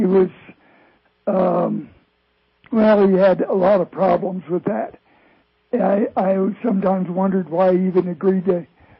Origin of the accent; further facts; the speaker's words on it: Wyoming, United States; also born or lived in Kansas / Illinois; Well, I grew up in Wyoming and Kansas and Illinois